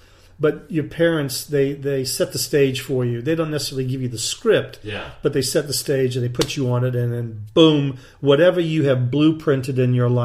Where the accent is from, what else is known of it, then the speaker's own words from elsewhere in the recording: Savannah, Georgia, United States; And when I was a little boy growing up in Bacon Park